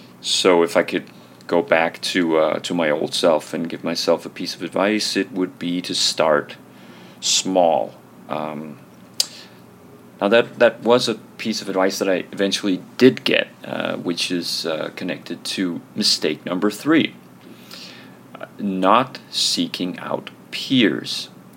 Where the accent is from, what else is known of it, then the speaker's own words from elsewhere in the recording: Denmark; English is a second language; That's a Danish name. I live in Denmark. I'm born and bred in Denmark.